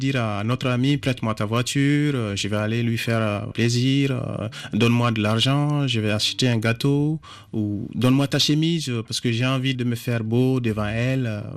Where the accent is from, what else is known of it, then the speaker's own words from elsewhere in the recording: Mopti, Mali; first language Togo So; French is a second language; now in France; Et moi, je parle le Togoso. Togoso, c'est ma langue maternelle à moi